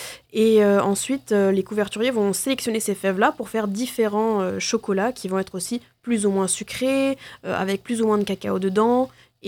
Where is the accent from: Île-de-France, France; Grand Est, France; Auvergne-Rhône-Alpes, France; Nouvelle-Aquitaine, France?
Grand Est, France; moi je suis alsacienne de base